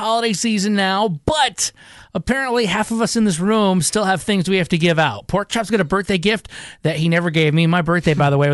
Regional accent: Michigan, United States; It's a snapback, like a hat, and it's got like my home state. I'm from Michigan originally. I kind of grew up east of Lansing, Michigan.

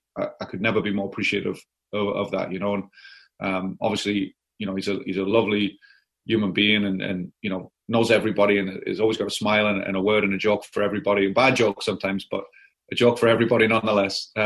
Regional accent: Newcastle upon Tyne, North East England, United Kingdom; my dad, you know, who works with us still today, would take me, you know, as a young boy, as, you know, as far back as I can remember, I could be on the terraces there

